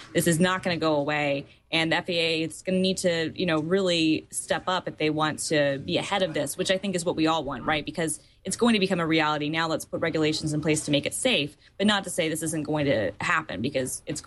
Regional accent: Georgia, United States; I'm from Georgia, so that's awesome to see. Go Noonan County.

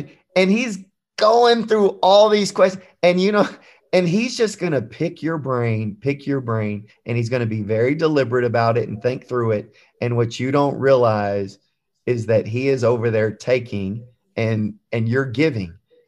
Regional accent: Houston, Texas, United States; We're both going to recruit Texas. We're both from Houston. We're very similar.

